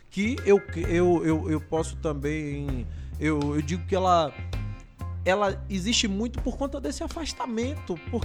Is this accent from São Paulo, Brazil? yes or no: no; Salvador, Bahia, Brazil; Nascido e criado na Rua do Curralinho, Ilha Amarela, Salvador, Bahia.